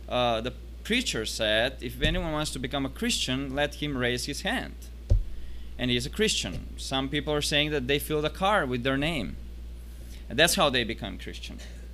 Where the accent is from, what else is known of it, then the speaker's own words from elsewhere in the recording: North Macedonia; now in Serbia; I'm from Macedonia, born in Macedonia, but I serve as a missionary together with my family in Serbia.